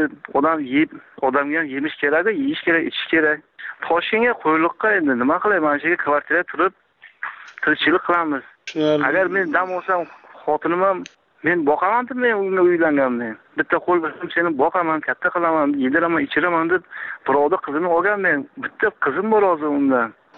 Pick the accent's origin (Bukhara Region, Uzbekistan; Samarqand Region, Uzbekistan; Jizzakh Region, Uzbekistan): Samarqand Region, Uzbekistan; Samarkand; Men Samarqanddan